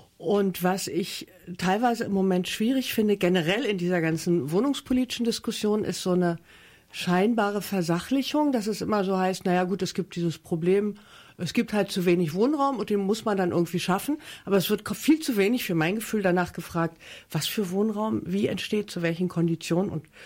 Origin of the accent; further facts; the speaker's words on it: Berlin, Germany; ich komme ja aus Schöneberg